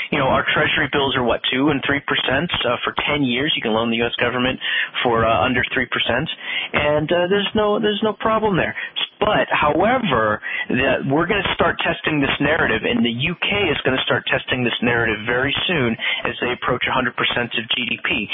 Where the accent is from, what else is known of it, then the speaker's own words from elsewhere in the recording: the South, United States; I'm from the South, and I never wanted to go outside anyway because it was so hot all the time.